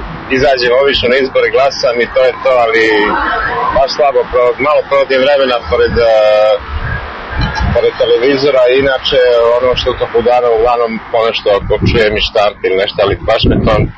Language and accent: Serbian; Podgorica, Montenegro; ja sam nekakvi Podgoričanin ovdje.